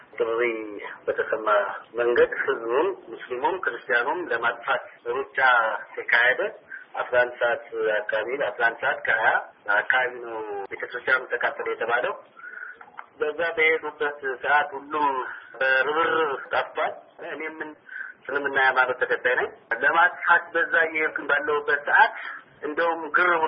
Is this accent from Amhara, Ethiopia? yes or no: yes; Mota, Amhara, Ethiopia; born or raised there